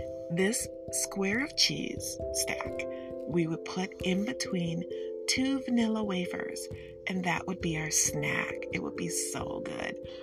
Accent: Detroit, Michigan, United States; But of course, I am from Detroit, and because I'm from Detroit, I love banana pudding.

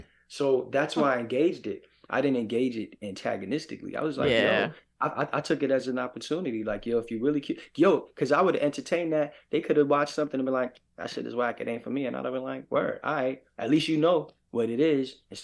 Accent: New York, United States; Like, I'm from New York, man. Mm-hmm. You know what I'm saying? I'm from New York.

